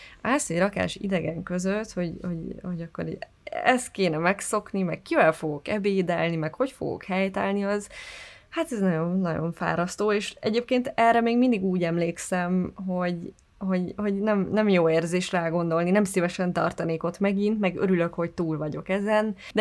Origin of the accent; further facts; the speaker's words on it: Pécs, Baranya, Hungary; Hát én nagyon pécsi vagyok testben, lélekben még mindig